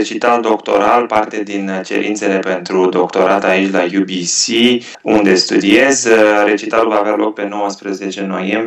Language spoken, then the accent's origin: Romanian; Romania; moved away; Eu sunt plecat din România de un pic peste 4 ani